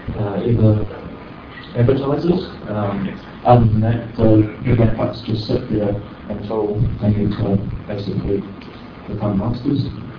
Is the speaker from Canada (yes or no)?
no; New Zealand; accent: Kiwi; I'm from New Zealand / Australia, apparently.